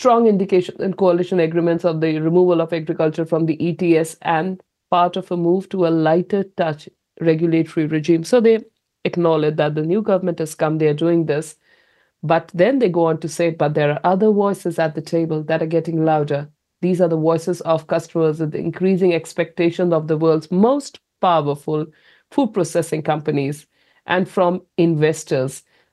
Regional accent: New Zealand; So these are big companies holding us hostage, because we are not as Kiwi farmers.

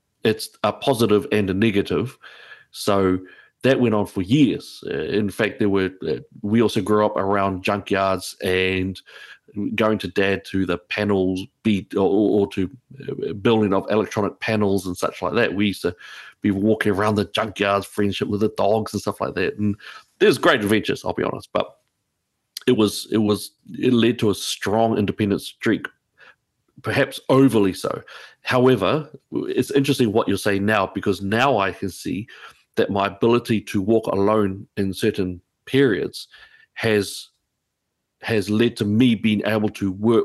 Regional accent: Auckland, New Zealand; also born or lived in Palmerston North; Dad took us to Auckland, and we grew up in Auckland amongst our extended family and also with Dad.

